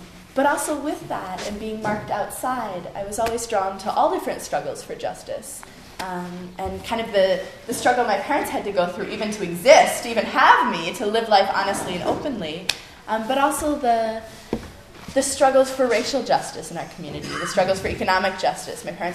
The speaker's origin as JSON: {"language": "English", "country": "United States", "said": "And I thought of myself as an American, as a white person"}